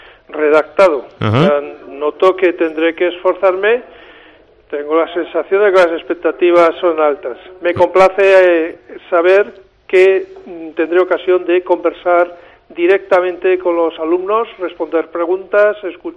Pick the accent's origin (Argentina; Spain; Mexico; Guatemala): Spain; San Sebastián, Basque Country; moved away as an adult; yo nací en San Sebastián, donde viví los 25 primeros años de mi vida